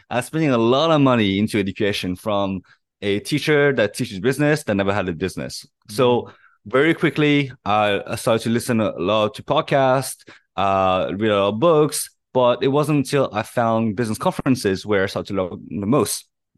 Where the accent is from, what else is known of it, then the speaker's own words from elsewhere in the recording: France; I was born and raised in France.